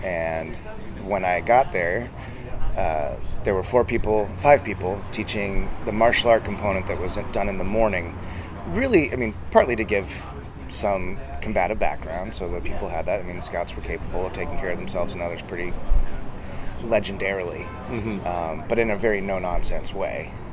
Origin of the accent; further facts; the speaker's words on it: Oakland, California, United States; I'm from Oakland, California